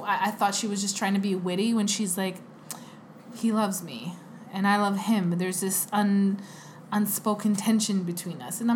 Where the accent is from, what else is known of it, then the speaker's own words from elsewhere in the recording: Canada; Okay, because I'm Canadian.